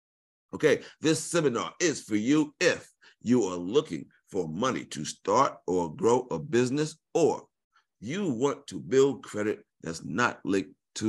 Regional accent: New York, United States; born there; I was born in New York. I went to Morehouse, studied accounting.

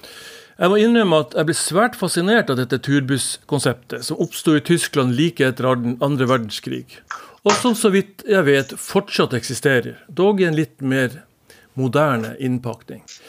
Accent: Hammerfest, Finnmark, Norway; Da jeg vokste opp i Hammerfest på 1960-tallet

